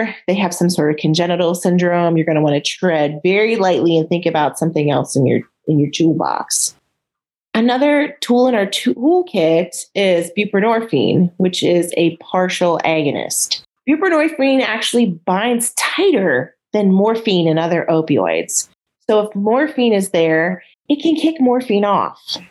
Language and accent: English; Michigan, United States; in the UP, for example, in Michigan, because I'm from Michigan, you might have to travel an hour to the hospital.